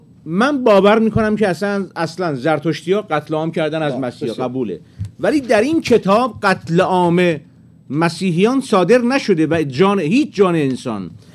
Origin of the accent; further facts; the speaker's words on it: Iran; پیشانی بلند شما را با اجازه همسرت میبوسم به عنوان یک ایرانی